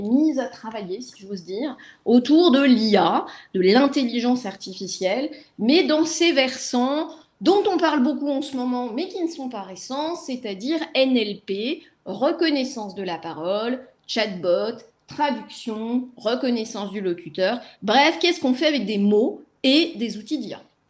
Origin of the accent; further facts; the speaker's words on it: Le Mans, Pays de la Loire, France; born there; Mais je ne suis pas née ici, je suis née plutôt au niveau de la mer. Je suis née au Mans, là où on voit des voitures à certaines époques de l'année qui vont très très vite et qui sont fort jolies.